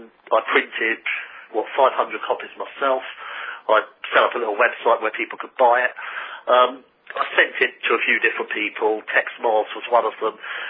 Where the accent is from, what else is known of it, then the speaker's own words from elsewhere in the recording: London, United Kingdom; as I was growing up in London from the IRA.